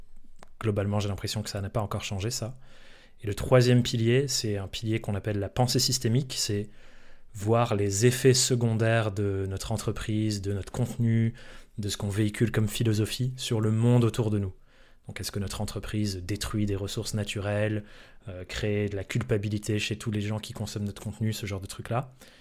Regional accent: France; also born or lived in England; je suis anglais de naissance, mais j'ai grandi en France. Donc je maîtrise les deux langues parfaitement

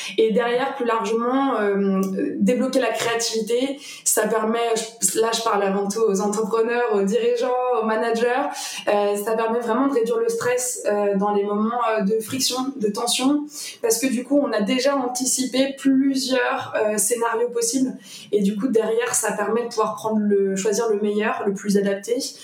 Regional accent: Lyon, Auvergne-Rhône-Alpes, France; je suis lyonnaise pure souche, c'est-à-dire que j'y suis née, j'y habite à fond. J'ai 29 ans

